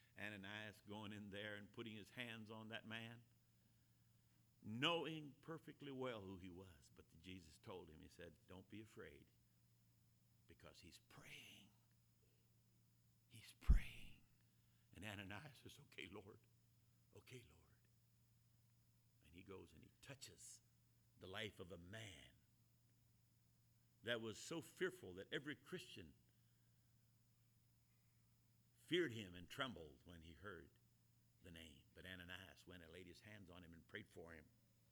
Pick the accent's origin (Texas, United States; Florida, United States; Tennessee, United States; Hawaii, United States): Hawaii, United States; How do you know I'm from Hawaii?